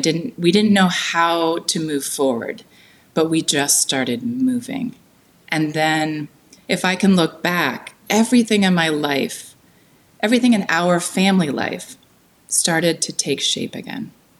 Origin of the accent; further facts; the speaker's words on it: California, United States; It was so different from where I grew up in the Bay Area